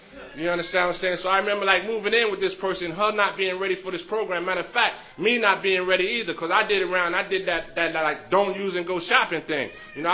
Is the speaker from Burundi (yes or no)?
no; Brooklyn, New York, United States; I'm from Bed-Stuy, Brooklyn, New York.